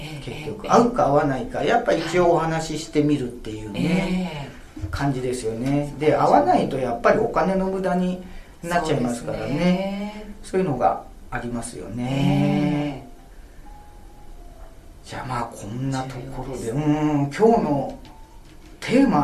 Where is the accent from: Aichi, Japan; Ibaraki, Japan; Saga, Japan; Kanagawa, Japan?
Kanagawa, Japan; Yokohama; 私が横浜生まれの横浜育ちで、なんとかこう地元に貢献したいなっていう思いがあって